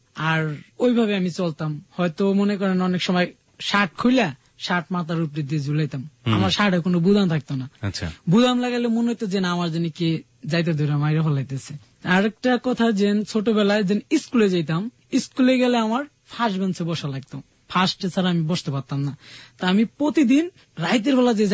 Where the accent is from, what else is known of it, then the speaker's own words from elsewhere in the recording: Madaripur, Dhaka Division, Bangladesh; আমার দেশের বাড়ি মাদারীপুর, আমি ওইখানেই থাকি আমার বাবা মার সাথে।